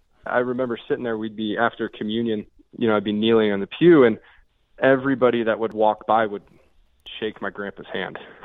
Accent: Reno, Nevada, United States; Been around a lot. But I was born and raised in Reno, Nevada. I was the oldest of three.

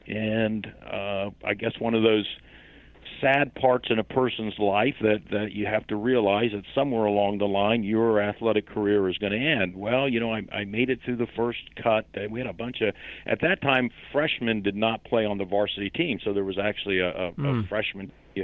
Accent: Parkersburg, West Virginia, United States; but my family moved to Parkersburg, West Virginia, so I grew up in West Virginia.

